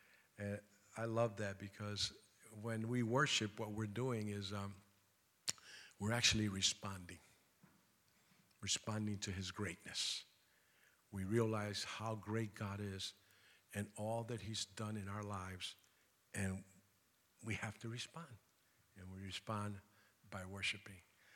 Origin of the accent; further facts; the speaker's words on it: Bronx, New York, United States; also born or lived in Manhattan; I was born in Manhattan, in New York City. And we were raised in the South Bronx.